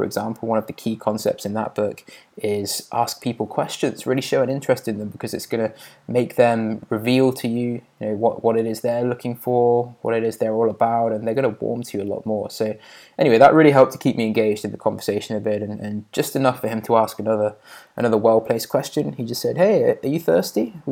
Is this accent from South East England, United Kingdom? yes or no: yes; Oxford, South East England, United Kingdom; And I said, "Yes, I'm English, from Oxford. Do you know it?"